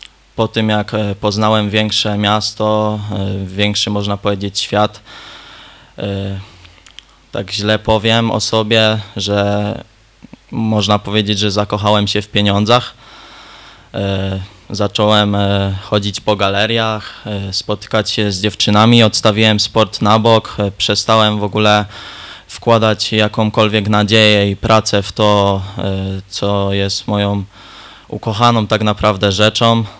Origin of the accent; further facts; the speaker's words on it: Chełmek, Lesser Poland, Poland; also born or lived in Tychy; Pochodzę z Chełmka. Urodziłem się w Tychach.